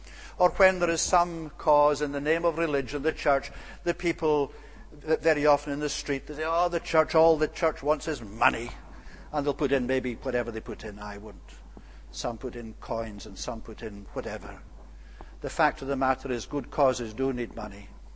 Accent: Scotland, United Kingdom; as a child, growing up in Scotland.

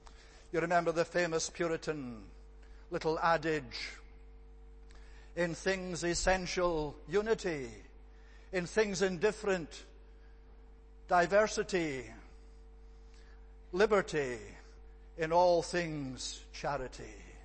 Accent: Scotland, United Kingdom; In the same way as I'm a Scotsman, when I become a Christian, it doesn't make me something other than a Scot, a true-bred Scot, so to speak.

